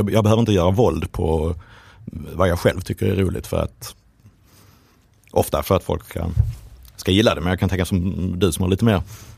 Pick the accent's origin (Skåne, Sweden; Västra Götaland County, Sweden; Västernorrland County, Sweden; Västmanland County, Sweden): Skåne, Sweden; Eslöv; jag kommer ju från Eslöv